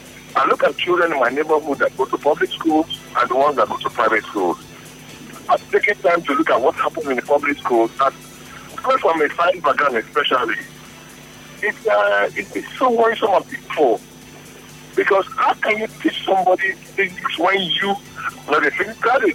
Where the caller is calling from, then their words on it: Port Harcourt, Rivers, Nigeria; No, I'm calling from Port Harcourt.